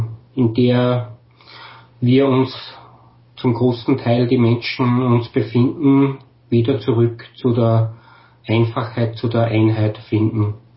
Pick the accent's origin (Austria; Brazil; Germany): Austria; ich würde so gern was bei uns in Österreich oder halt speziell in meiner Umgebung einmal probieren zu organisieren